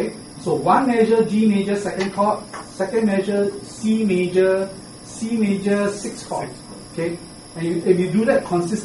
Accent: Singapore; I'm a Singaporean.

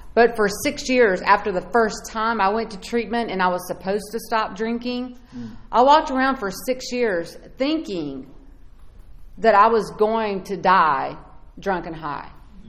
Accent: Georgia, United States; See, I grew up in South Georgia, y'all, and I always say it was Jesus and sweet tea, right?

